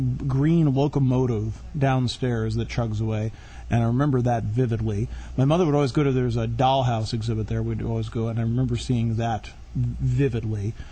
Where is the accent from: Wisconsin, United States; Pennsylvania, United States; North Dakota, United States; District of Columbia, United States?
District of Columbia, United States; Washington; Yeah, you know, Washington is my hometown. That's where I was born.